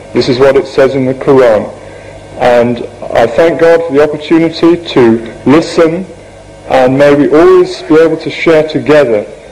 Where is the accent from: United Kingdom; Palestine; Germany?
United Kingdom; ladies and gentlemen, I'm British.